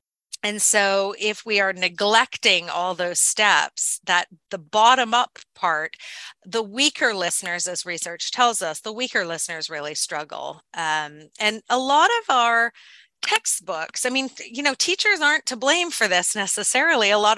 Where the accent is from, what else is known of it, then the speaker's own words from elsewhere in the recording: Canada; I'm Canadian, and so I studied French as a second language for much of my time in public school and university in Canada. And yet, when I lived in Belgium